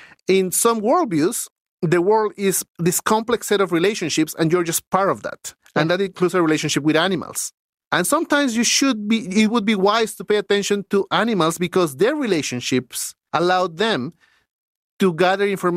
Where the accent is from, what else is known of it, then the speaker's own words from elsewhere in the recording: Lima, Peru; when I grew up in Lima, winters were 14 degrees Celsius.